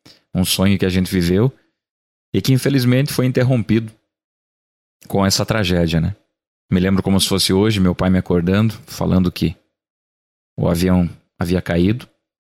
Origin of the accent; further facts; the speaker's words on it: Chapecó, Santa Catarina, Brazil; Sou natural de Chapecó e desde criança sempre sonhei